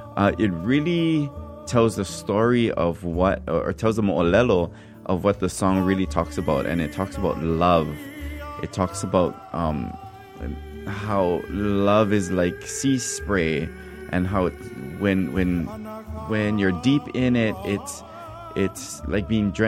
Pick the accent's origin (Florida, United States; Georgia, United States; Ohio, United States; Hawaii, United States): Hawaii, United States; Hilo; I'm from Hilo, so it's just the fabric that makes up Hilo. It's part of that fabric that makes up the small sleepy town of Hilo on the island of Hawaii.